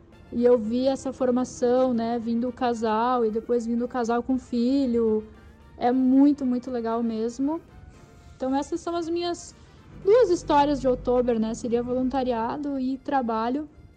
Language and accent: Portuguese; Igrejinha, Rio Grande do Sul, Brazil; Bom, eu nasci e fui criada aqui, em Igrejinha, né?